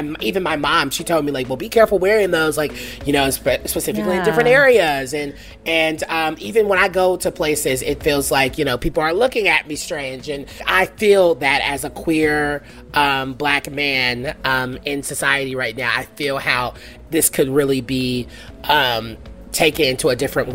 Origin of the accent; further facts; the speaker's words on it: Nashville, Tennessee, United States; I'm from Nashville. People weren't thinking about Nashville about 3 or 4 or 5 years ago